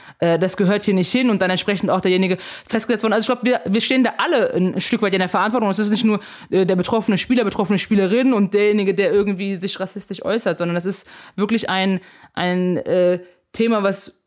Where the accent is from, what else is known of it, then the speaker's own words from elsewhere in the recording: Germany; mein Vater ist aus Kamerun, meine Mutter ist aus Frankreich, ich bin in Deutschland geboren, groß geworden